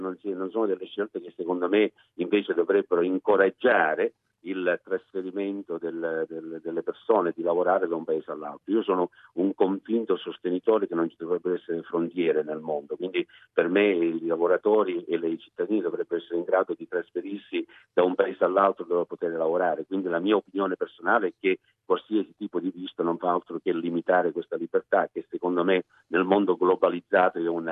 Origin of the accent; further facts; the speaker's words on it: Australia; come australiano di origine italiana che vive in Australia